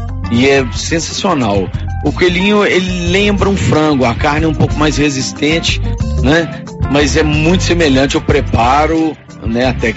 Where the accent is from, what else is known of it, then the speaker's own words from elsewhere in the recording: Minas Gerais, Brazil; minha família é toda do Espírito Santo, sabe? Sou mineiro, mas meu pai e minha mãe são do Espírito Santo, são capixaba.